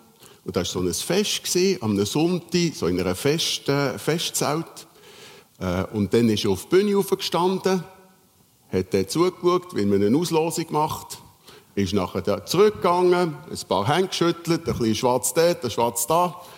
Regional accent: Switzerland; Und das haben wir als Schweizer, haben wir das viel zu wenig

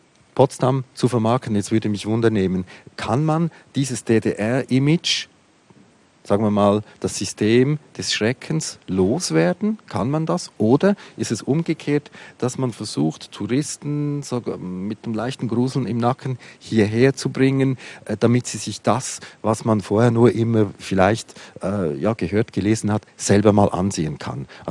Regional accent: Switzerland; wird auch bei uns in der Schweiz immer wieder diskutiert, bei uns selber, wie freundlich sind wir, wie viel Charme haben wir, sind wir gute Gastgeber.

